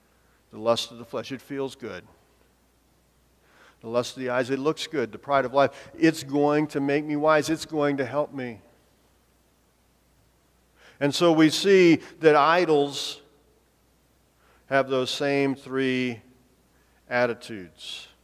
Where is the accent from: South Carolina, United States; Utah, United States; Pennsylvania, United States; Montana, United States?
Montana, United States; So, growing up in Montana, North Dakota jokes.